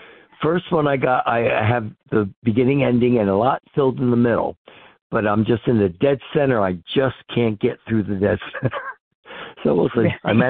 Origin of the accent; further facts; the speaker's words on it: Levittown, Pennsylvania, United States; Right outside of Philadelphia, a place called Levittown. Now, we're right there on the border of the Delaware River.